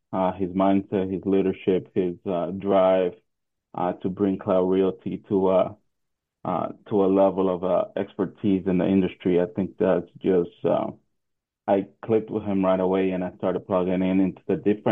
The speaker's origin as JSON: {"language": "English", "country": "Dominican Republic", "tie": "born or raised there", "said": "I grew up in the Dominican Republic. So I grew up on the street just playing basketball, playing baseball."}